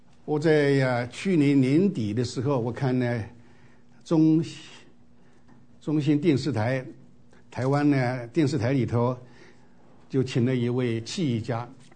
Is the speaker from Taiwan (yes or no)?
no; Guizhou, China; 那在我们贵州还有在这个广西特别是在柳州那一带，跟贵州靠近的来广西那些城市里头，他们的风俗跟贵州一样的